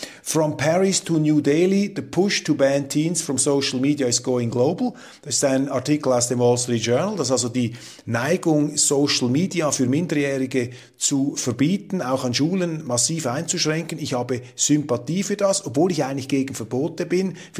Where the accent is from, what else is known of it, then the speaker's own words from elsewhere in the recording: Switzerland; dann frage ich mich jetzt einfach als Schweizer um 25% Deutscher, wie hat man eigentlich die historischen Erfahrungen verarbeitet